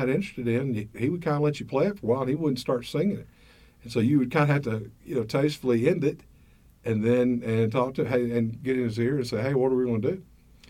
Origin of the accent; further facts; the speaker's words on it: Arkansas, United States; You know, I grew up in South Arkansas, a Southern Baptist deacon's son, and I was listening to all that stuff I could.